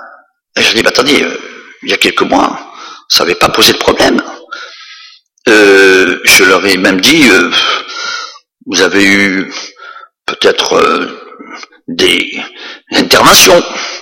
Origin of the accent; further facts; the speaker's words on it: Courthézon, Provence-Alpes-Côte d'Azur, France; Je suis né à Courtaison, j'y ai vécu, j'aime ce village, il reflète mon enfance et même plus.